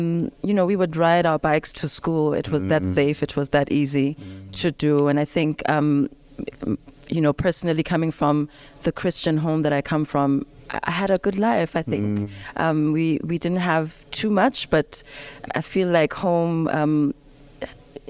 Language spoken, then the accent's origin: English; Ladybrand, Free State, South Africa; So growing up in Lady Brand, I think for me, I've always known that music is my first love.